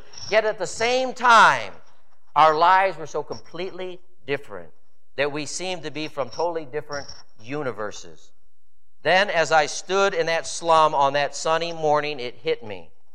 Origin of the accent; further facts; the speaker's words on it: Toledo, Ohio, United States; born there; It wasn't because of my wisdom that I was born in Toledo, Ohio.